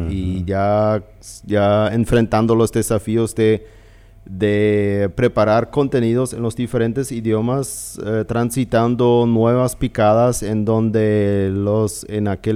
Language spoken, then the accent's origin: Spanish; Chaco, Argentina; Pero juntos todos somos chaqueños y juntos queremos convivir y seguir creciendo juntos aquí también